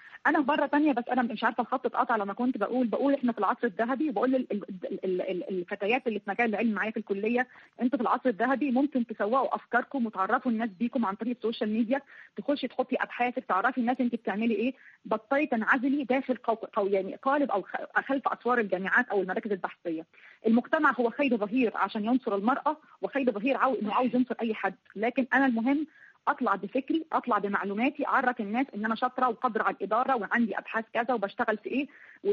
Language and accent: Arabic; Egypt; الوقت حاليا عندنا في مصر مثلا لما حصلت الفترة اللي فاتت دي